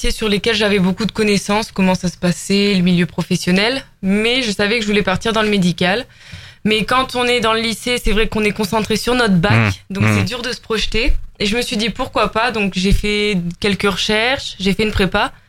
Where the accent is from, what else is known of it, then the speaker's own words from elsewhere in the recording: Clermont-Ferrand, Auvergne-Rhône-Alpes, France; Non, je suis de Clermont-Ferrand.